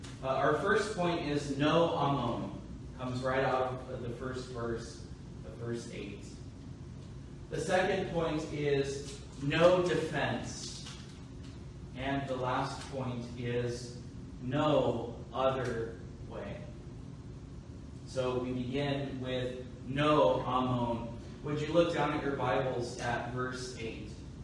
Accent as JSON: {"language": "English", "town": "Los Angeles", "region": "California", "country": "United States", "tie": "born or raised there", "said": "Now, those of us who've been in California for some time, I was raised in Los Angeles."}